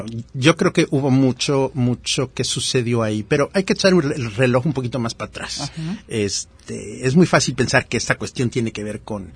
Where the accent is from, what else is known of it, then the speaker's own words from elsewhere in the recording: Mexico; a mí la parte interesante de la canción de protesta es que siendo mexicanos, siendo latinoamericanos, pues es muy fácil asociarla directamente con el movimiento de protesta